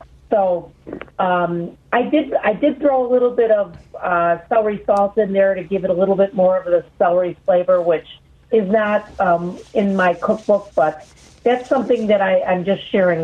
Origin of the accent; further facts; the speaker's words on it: Chicago, Illinois, United States; Okay, well, I grew up in Chicago. My father was a Chicago police officer, and we grew up on the northwest side over in Gladstone Park, and then... from there, I have lived all over the city of Chicago.